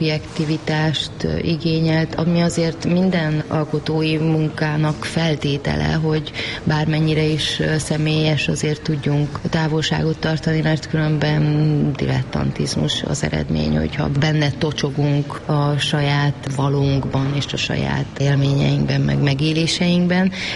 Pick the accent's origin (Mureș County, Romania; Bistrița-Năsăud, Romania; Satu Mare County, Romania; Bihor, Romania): Mureș County, Romania; Târgu Mureș; De amúgy én is így nőttem fel, hogy már a Marosvásárhelyi lakásunk is egy úgymond átjáróház volt